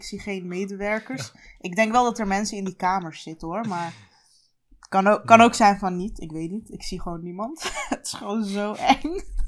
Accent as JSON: {"language": "Dutch", "country": "Turkey", "said": "Ik ben gewoon Turk. Ik heb vaker zonder bestek gegeten."}